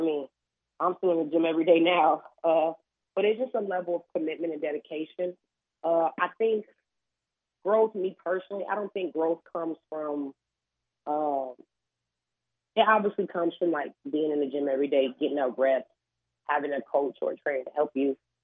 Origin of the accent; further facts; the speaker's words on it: Chicago, Illinois, United States; Yep, I grew up in Chicago, right on the south side, and been here my whole life.